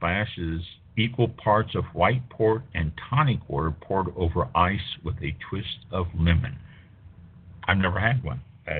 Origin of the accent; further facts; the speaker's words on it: Norte, Portugal; But again, we're from the Douro region of Portugal.